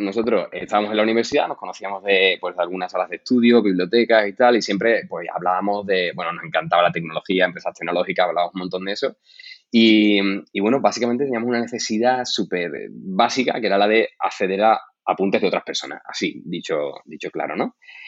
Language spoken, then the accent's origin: Spanish; Seville, Andalusia, Spain; nosotros somos cuatro fundadores, somos de Sevilla, y nos conocíamos precisamente por eso